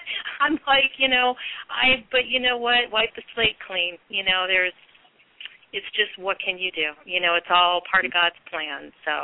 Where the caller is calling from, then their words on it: California, United States; I'm calling from California